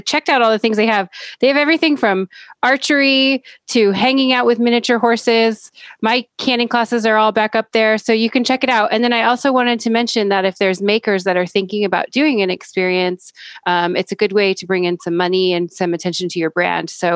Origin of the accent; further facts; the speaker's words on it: Welches, Oregon, United States; because, you know, I grew up in that area. I grew up in Welch's on Mount Hood.